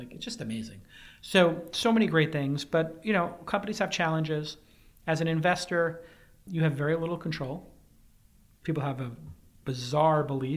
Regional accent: Brooklyn, New York, United States; When I grew up in Brooklyn, we would literally have to sit in the back of a taxi, get in an argument with the driver about going to Brooklyn

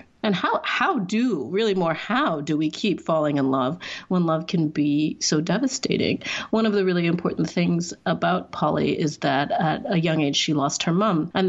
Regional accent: Singapore; a little bit drawn from my own experiences in growing up in Singapore, which is a place that changes at this sort of vast breakneck speed.

